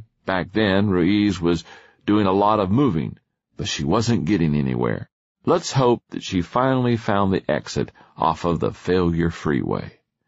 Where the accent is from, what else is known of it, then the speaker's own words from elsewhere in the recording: Atlanta, Georgia, United States; the Interstate 285 loop around my hometown of Atlanta at rush hour gridlock.